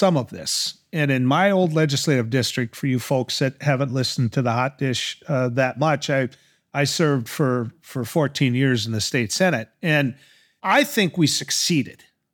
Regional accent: North Dakota, United States; When I was growing up in North Dakota, every state executive branch position that was elected was held by Democrats.

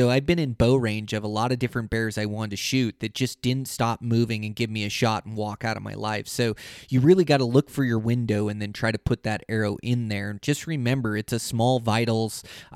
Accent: Montana, United States; In my home state of Montana, I love traveling to Idaho.

